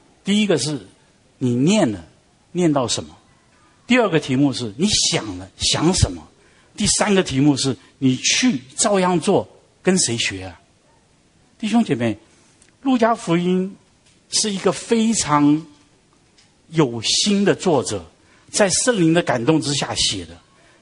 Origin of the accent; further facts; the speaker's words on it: Taiwan; now in United States; 我小的时候在台湾长大，我76年来到美国，那超过半辈子以上了。